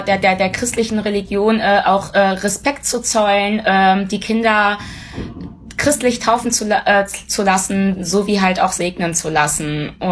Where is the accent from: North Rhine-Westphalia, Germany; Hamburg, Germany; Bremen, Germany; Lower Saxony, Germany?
North Rhine-Westphalia, Germany; Wir sind eigentlich gebürtige Ostwestfalen.